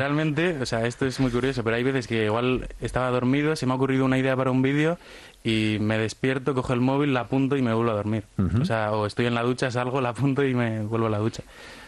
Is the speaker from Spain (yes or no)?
yes; Gallarta, Basque Country, Spain; Eso, soy de Gallarta. No suelo decirlo, suelo decir que soy de Bilbao para que la gente sepa más, pero sí, soy de Gallarta.